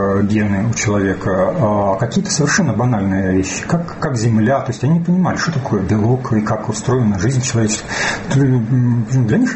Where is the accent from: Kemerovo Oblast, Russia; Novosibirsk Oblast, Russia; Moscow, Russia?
Kemerovo Oblast, Russia; Prokopyevsk; Я родом из Кузбасса, из жемчужины Кузбасса, города Прокопьевска.